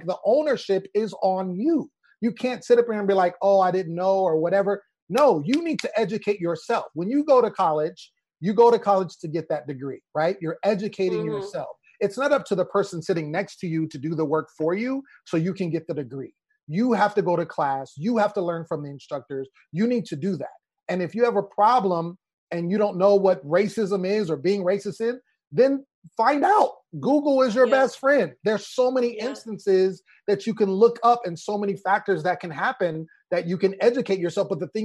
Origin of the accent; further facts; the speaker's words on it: Sacramento, California, United States; Like I'm from Sacramento, and there's this announcer named Grant Napier